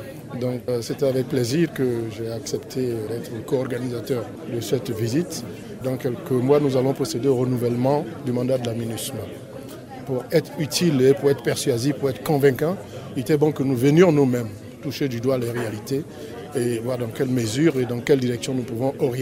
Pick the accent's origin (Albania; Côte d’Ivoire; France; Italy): Côte d’Ivoire; je suis d'ici. Je suis de la Côte d'Ivoire, donc je suis du Mali.